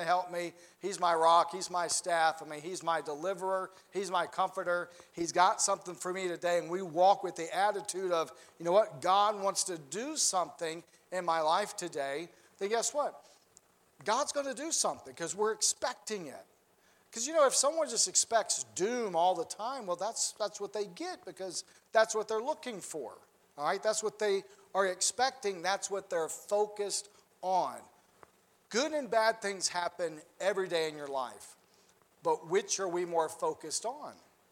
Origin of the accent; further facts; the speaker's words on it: Mississippi, United States; that's what I grew up with down in Mississippi. When it thundered, you knew it thundered, because your body would even rattle a little bit.